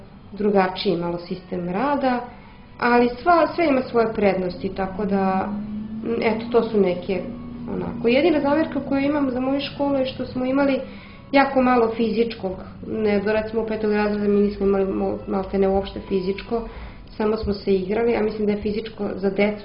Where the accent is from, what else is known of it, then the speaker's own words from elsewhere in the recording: Belgrade, Serbia; ja sam iz Beograda, kao što rekoh imam 30 godina